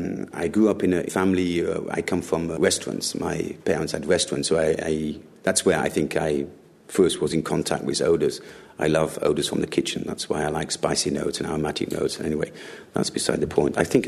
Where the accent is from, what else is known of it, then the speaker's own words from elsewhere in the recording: Germany; I grew up in Germany, and just to make it short, grew up in Germany.